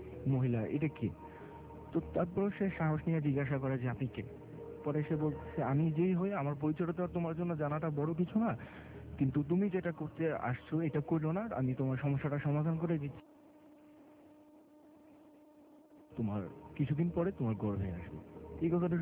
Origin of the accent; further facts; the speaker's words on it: Dhaka, Dhaka Division, Bangladesh; আমি ঢাকা মহাখালী থেকে আসছি আমার হোম টাউন এই বোনাইতে